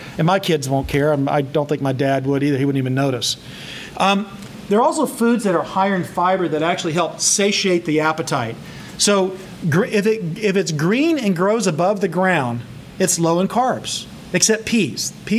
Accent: the South, United States; again, growing up in the South

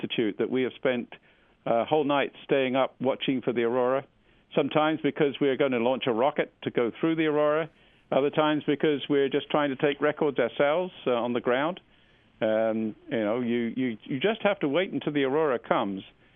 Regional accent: England, United Kingdom; also born or lived in Exeter; I was back in England. You can probably hear that in my accent.

